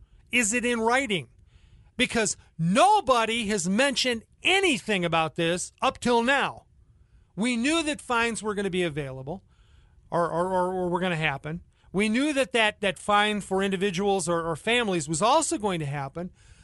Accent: Michigan, United States; I'm from Michigan, but I'm going to take the mantra of Missouri.

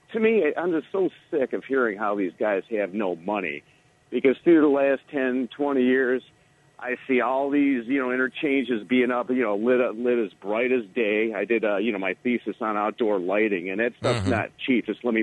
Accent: Detroit, Michigan, United States; I'm from the Detroit area, you know, originally. I'm just out here visiting.

